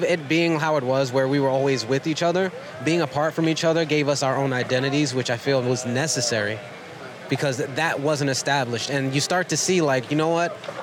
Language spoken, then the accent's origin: English; New York, United States; there's certain times where I might come across like rude because I'm from New York.